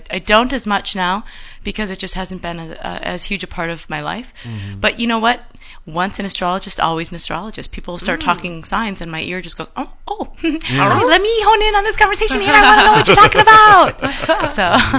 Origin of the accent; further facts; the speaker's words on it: St. Cloud, Minnesota, United States; I am from Minnesota. I was born on the banks of the Mississippi River